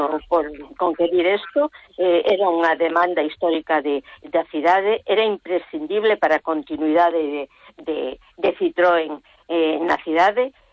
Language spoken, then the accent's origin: Galician; Galicia, Spain; pero como boa galega estou coa mosca detrás da orella